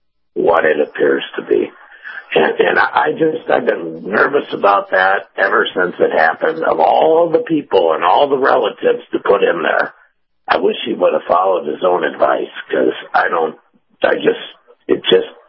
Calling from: Tampa, Florida, United States; Hey, guys … in Tampa.

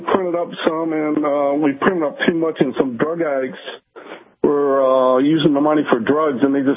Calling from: Wilmot, Florida, United States; I'm calling from Wilmot, Florida.

